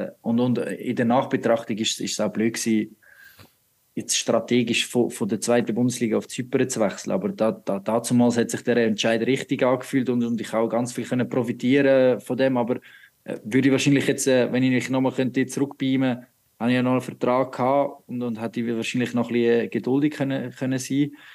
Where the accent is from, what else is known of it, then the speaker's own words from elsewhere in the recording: Aarau, Aargau, Switzerland; also born or lived in Baden; Weil Aarau ist gleich noch meine Heimat und dort ist mein Herz, dort ist mein Umfeld, dort sind meine Freunde und an den freien Tagen bin ich in Aarau anzutreffen.